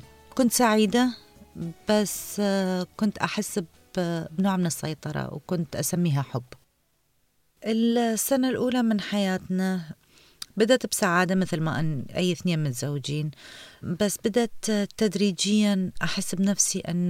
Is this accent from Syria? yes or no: no; Iraq; now in Denmark; وعمري 36 سنة، أنا من العراق وصار لي عايشة بالدنمارك من 93